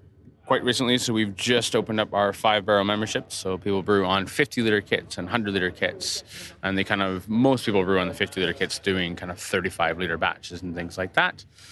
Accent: Toronto, Ontario, Canada; From a personal background, I grew up in Toronto, Canada.

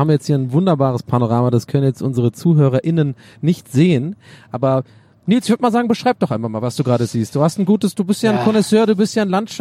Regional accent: Burgberg, Germany; Ich komme aus Burgberg

